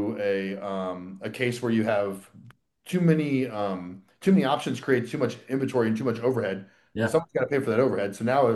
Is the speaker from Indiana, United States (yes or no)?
yes; Monticello, Indiana, United States; I was born and raised in Monticello, Indiana